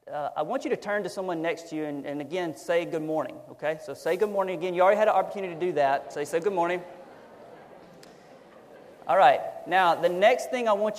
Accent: Louisiana, United States; moved away as an adult; We originally both are from the South. I'm originally from Louisiana, and my wife is from South Carolina.

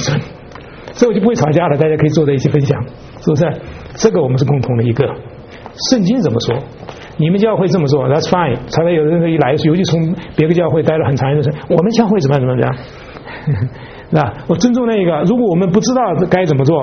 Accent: China; 我们中国人你翻一个借东风，你说怎么样？

